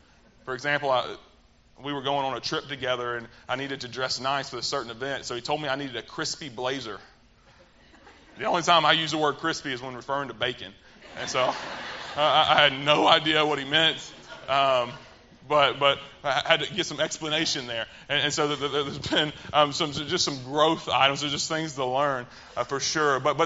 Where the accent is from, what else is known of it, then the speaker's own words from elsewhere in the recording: Mobile, Alabama, United States; I grew up in the South. I've been from Mobile my whole life.